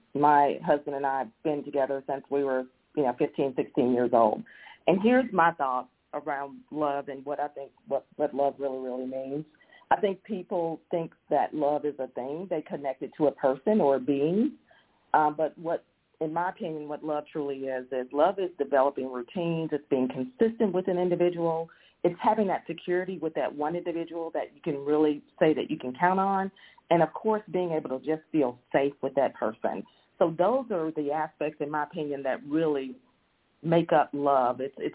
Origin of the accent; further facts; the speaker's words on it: Mississippi, United States; I'm a guest of Cynthia, and I'm from Mississippi.